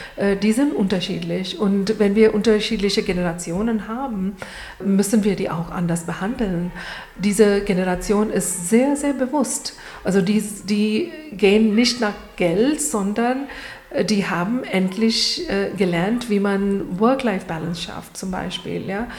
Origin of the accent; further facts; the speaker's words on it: India; German is a second language; Ich komme aus Indien und wir haben auch also in der Schule, Uni, Englisch als unsere erste Sprache.